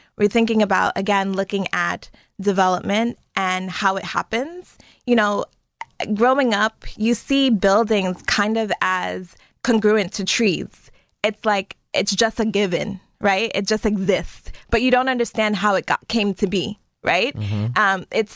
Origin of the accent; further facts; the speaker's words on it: Brooklyn, New York, United States; Growing up in Brooklyn is a place that, or New York City in general, is a place that is full of diasporas, right? I myself am a first generation American.